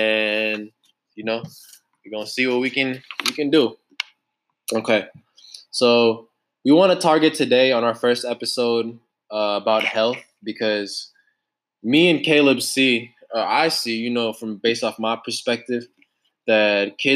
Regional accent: Las Vegas, Nevada, United States; what we experience out here growing up in Las Vegas, the struggles we had to go through, and overall the experiences that we experienced growing up here in Las Vegas

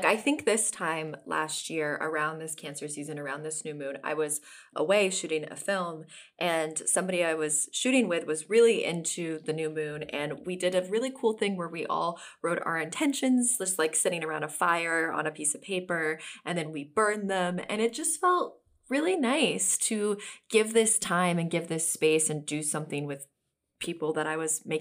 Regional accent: Oklahoma, United States; now in Los Angeles, United States; I mean, I'm from Oklahoma originally. There's no freaking oceans to jump waves in.

